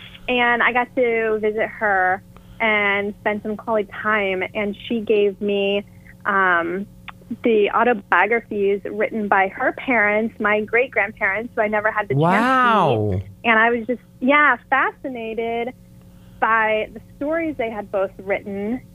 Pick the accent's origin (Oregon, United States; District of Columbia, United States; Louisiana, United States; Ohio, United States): Ohio, United States; Cincinnati; I'm originally from Cincinnati, Ohio.